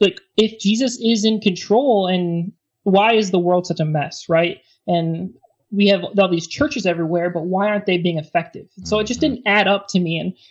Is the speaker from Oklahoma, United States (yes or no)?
no; Michigan, United States; And so I went down, you know, I'm from Michigan. So I went down into lower Michigan and got a degree in Bible and theology.